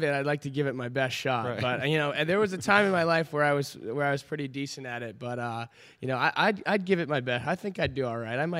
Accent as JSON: {"language": "English", "region": "Montana", "country": "United States", "tie": "born or raised there", "said": "I like to joke that growing up in Montana, you know, small town Montana too, we don't have a lot going on"}